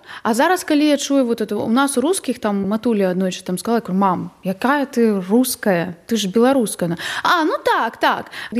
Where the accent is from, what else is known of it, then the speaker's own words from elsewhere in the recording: Brest Region, Belarus; first language ru; Belarusian is a second language; я б і не думала о том, што я магу размаўляць на беларускай мове, таму што мы заўсёды размаўлялі на расейскай. Я нарадзілася ў вёсцы на Брэшчыне, так? І ў нас там так мікс.